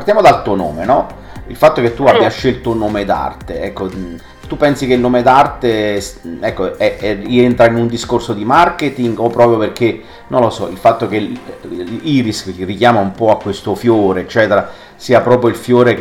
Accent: Casacalenda, Molise, Italy; allora io sono di Casa Calenda, provincia di Campobasso

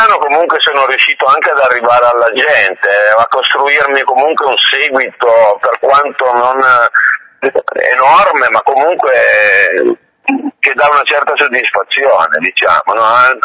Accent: Piedmont, Italy; also born or lived in Turin; Sono nato a Torino, poi dopo 5 anni con la mia famiglia ci siamo trasferiti in un paese di montagna ai confini con la Liguria. Poi verso i 20 anni ho deciso di venire qui, che sono le zone di origine dei miei nonni paterni.

